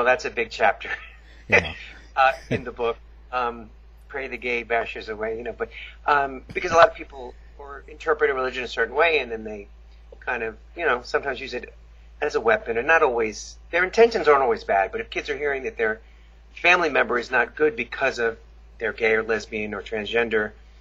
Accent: Long Island, New York, United States; I grew up in Long Island, New York, so parts are conservative and parts aren't

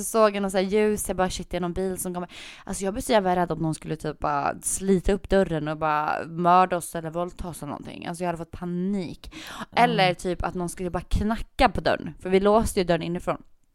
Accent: Gotland, Sweden; jag är gotlänning liksom.

